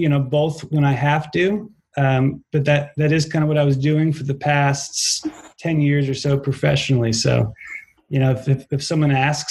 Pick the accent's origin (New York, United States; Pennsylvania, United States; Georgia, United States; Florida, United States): New York, United States; moved away as an adult; also born or lived in Boston / Texas; now in Tennessee, United States; I'm from New York originally. Lived there up until college. Spent some time in Boston for school. Lived in Texas for a year for my last career and ended up in Tennessee, of all places.